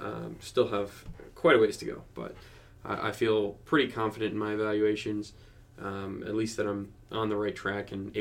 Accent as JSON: {"language": "English", "region": "New Jersey", "country": "United States", "tie": "born or raised there", "said": "I grew up in New Jersey. I grew up a New York Yankees fan."}